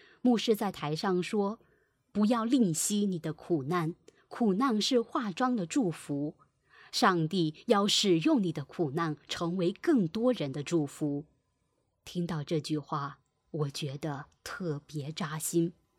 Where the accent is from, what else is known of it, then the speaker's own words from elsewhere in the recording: Anhui, China; 用我们皖北老家的土话说